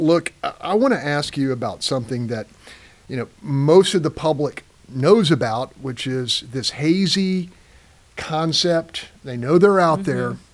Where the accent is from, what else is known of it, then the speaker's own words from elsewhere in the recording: Texas, United States; Yeah, I'm from the Texas border, and a lot of my buddies from high school, some of the issues I have no interest in.